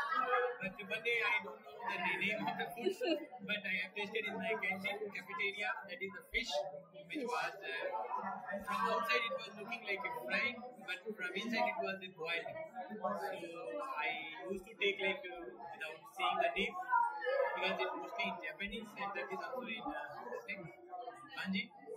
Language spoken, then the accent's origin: English; India; I'm from India.